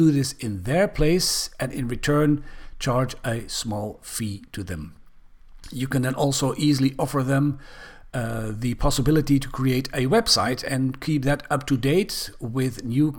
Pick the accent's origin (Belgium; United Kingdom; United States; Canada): Belgium; English is a second language; Also in my home country, Belgium